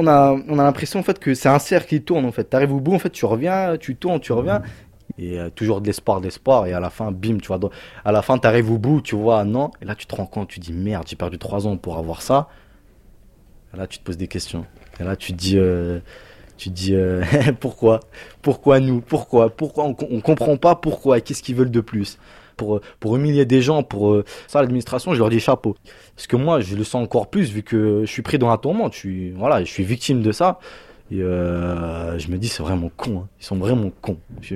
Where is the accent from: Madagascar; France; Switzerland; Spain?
France; elle est française, mon arrière-grand-père, il est français. Ils sont tous français. Donc moi, j'ai ça, c'est dans mon sang. J'ai pas demandé de titre de séjour ou quoi que ce soit. Je suis français.